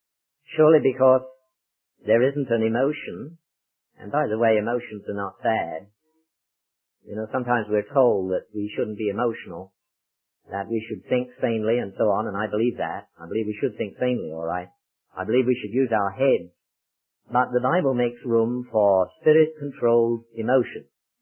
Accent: England, United Kingdom; accent: English; now in Canada; we come from Canada, just about 200 miles north of Toronto. And you can tell by my accent, or some people call it an accident, that I really come from the old country, from England.

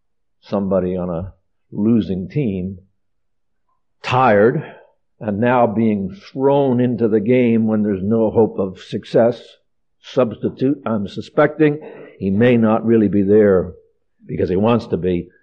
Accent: Philadelphia, Pennsylvania, United States; because I come from Philadelphia

